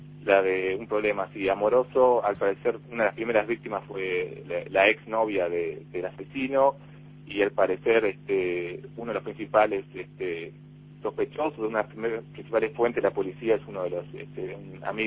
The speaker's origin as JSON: {"language": "Spanish", "country": "Uruguay", "also_born_or_lived": "Blacksburg, United States"}